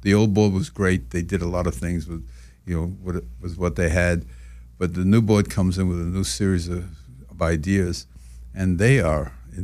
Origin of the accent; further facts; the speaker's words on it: Bronx, New York, United States; learned all that in the Bronx.